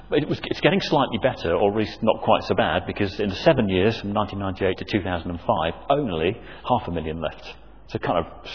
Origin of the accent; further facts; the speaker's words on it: Birmingham, West Midlands, United Kingdom; I'm actually from Birmingham, but my parents are both Welsh speaking. I've got a lot of Welsh family.